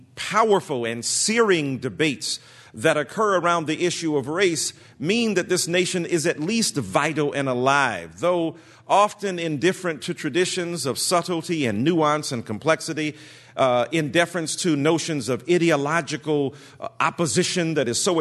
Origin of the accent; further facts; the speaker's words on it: Michigan, United States; followed up with Michigan, my home state